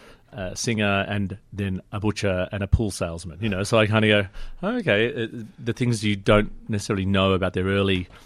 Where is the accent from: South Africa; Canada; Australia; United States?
Australia; Sydney, New South Wales; also born or lived in Birmingham, United Kingdom; So I was born in Sydney and then dragged away to the UK until I was five, really.